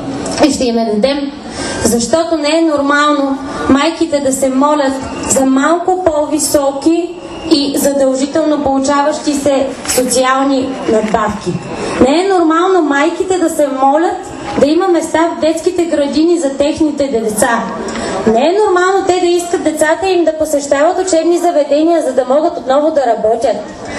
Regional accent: Varna, Varna Province, Bulgaria; Аз съм от Варна, имам две дъщери.

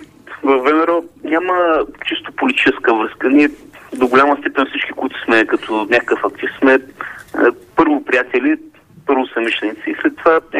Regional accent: Ruse, Ruse Province, Bulgaria; Аз съм от Русе, да.

